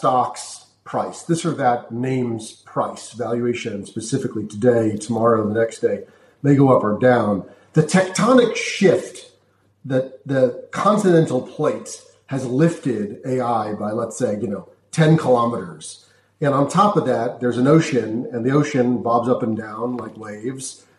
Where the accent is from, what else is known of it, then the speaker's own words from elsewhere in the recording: United States; I mean, you're British, I'm American, I can say it that way.